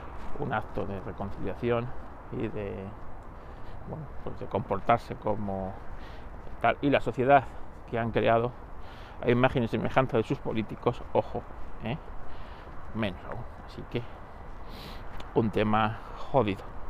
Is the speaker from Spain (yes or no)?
yes; Spain; para mí, como español, es muy triste